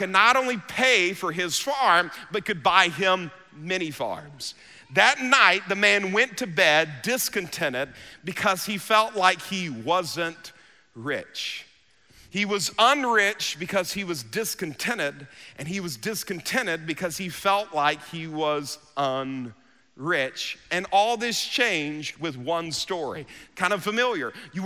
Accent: United States; this is just my observation as an American, because I go to different parts of the world on a regular basis.

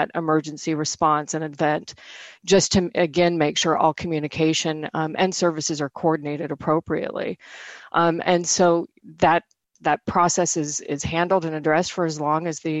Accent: Nebraska, United States; I'm originally from Nebraska, so we see a lot with flooding and blizzard relief.

